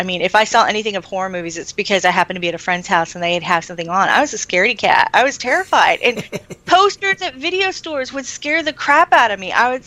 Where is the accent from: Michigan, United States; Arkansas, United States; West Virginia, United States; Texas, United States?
Texas, United States; Of course, I'm from Texas, so you know, pioneer spirit is still huge in Texas.